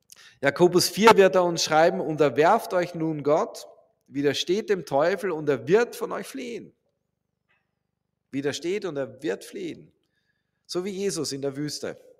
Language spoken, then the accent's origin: German; Austria; Ich bin Österreicher, Entschuldigung.